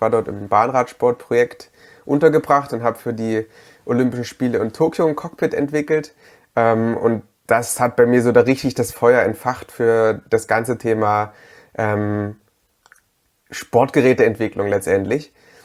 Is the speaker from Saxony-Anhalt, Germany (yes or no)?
yes; Halle, Saxony-Anhalt, Germany; also born or lived in Dresden; ganz ursprünglich komme ich aus Halle an der Saale, bin aber zum Studium nach Dresden gegangen und habe dort dann ja quasi ab dem Studium ungefähr 8 Jahre verbracht und an der Technischen Universität Mechatronik studiert.